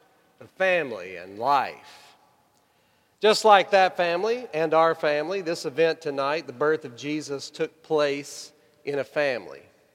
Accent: Arkansas, United States; my mother was absolutely in love with while I grew up in Arkansas?

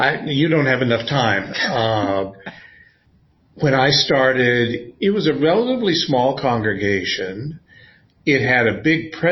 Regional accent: Wenatchee, Washington, United States; also born or lived in Bremerton; I was born in Bremerton across the sea in 1943. But we moved from there to Wenatchee when I was about 8. And so my teenage years were spent being raised in Central Washington.

